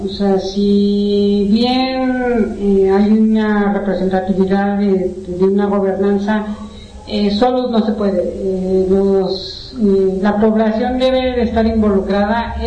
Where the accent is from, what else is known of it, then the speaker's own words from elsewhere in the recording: Mexico; como mexicanos tengamos actas de nacimiento